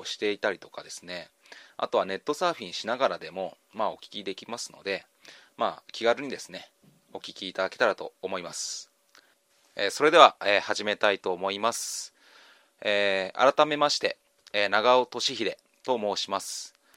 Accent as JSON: {"language": "Japanese", "region": "Nagano", "country": "Japan", "said": "私は出身が、長野県、になります。"}